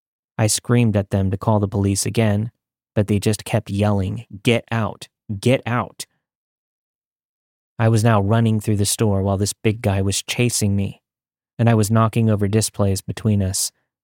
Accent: Los Angeles, California, United States; I grew up in Los Angeles, but not the touristy part. My neighborhood had liquor stores every few blocks and corner shops with thick plexiglass windows.

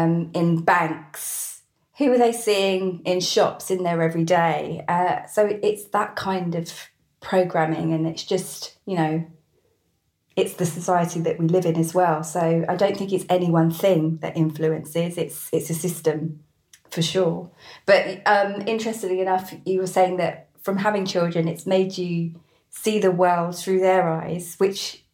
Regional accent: East of England, United Kingdom; Where I grew up in Hertfordshire

